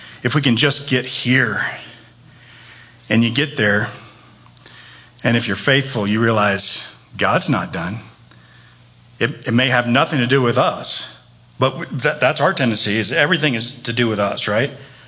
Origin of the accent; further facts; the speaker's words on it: Texas, United States; I'd been going back and forth to Dallas. I'm from Texas